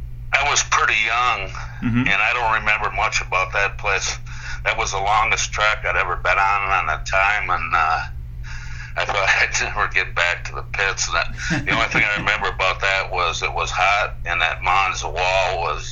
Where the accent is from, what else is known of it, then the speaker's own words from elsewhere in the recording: Janesville, Wisconsin, United States; Grew up and still live in Janesville. Spent my whole life here, so.